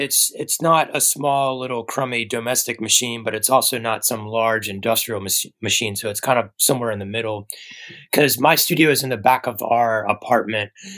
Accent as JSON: {"language": "English", "region": "Georgia", "country": "United States", "tie": "born or raised there", "lives_now": "San Francisco, United States", "said": "we have bugs obviously, but it's not as bad as where I grew up in Georgia. Like we have the bug problems a little bit more prevalent in Georgia"}